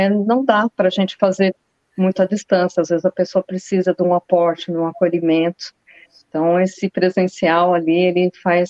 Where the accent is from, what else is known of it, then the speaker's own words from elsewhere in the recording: Araraquara, São Paulo, Brazil; now in Brusque, Brazil; Sou do interior de São Paulo, pertinho ali, em Araraquara, viu, André? Minha cidade natal. Mas estou aqui em Brusque, já há 12 anos.